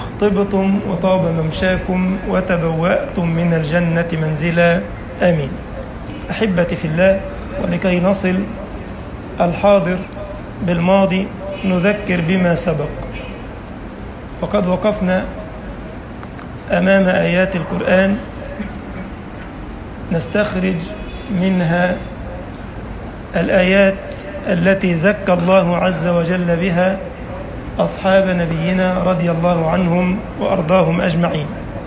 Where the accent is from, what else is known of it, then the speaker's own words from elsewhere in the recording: Egypt; اللهم اجعل بلدنا مصر أمنا أمانا، سخاء رخاء، وسائر بلاد المسلمين.